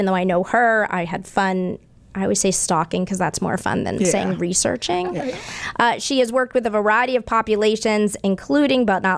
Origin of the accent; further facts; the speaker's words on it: Weston, Massachusetts, United States; I grew up in Weston.